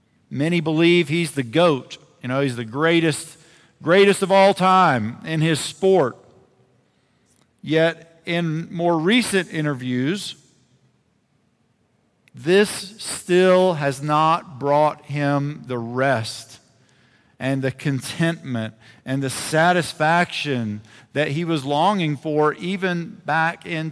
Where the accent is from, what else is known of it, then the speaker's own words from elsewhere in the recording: South Carolina, United States; It's that I'm from the United States, and I'm from South Carolina, and I'm now going to talk about American football.